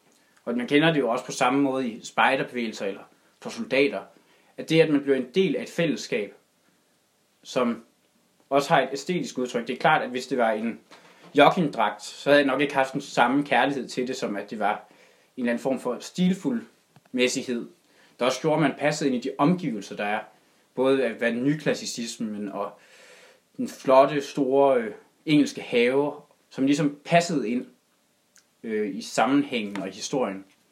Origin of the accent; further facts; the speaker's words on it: Central Denmark Region, Denmark; Jeg er oprindelig fra Salling, op nord for Skive. Nu bor jeg så i Forborg sammen med min kæreste, og har gjort det siden oktober.